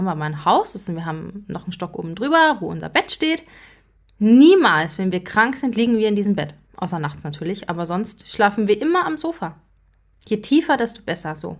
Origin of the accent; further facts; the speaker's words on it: Swabia, Germany; Ich bin im Schwabenland groß geworden, bei uns hat man näschig gesagt.